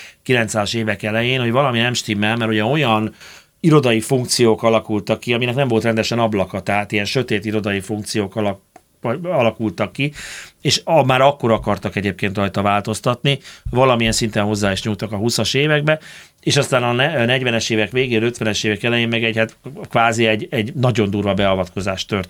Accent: Budapest, Hungary; Kilián laktanya mellett nőttem föl, Gorvin köz gyerek vagyok.

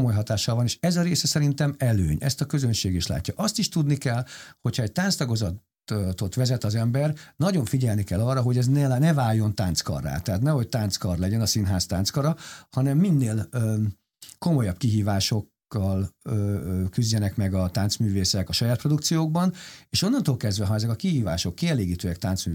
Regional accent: Budapest, Hungary; Én igazi budapesti legényként nőttem föl, panelfiúként. Aztán onnantól kezdve viszont vidéki városokban tevékenykedtem.

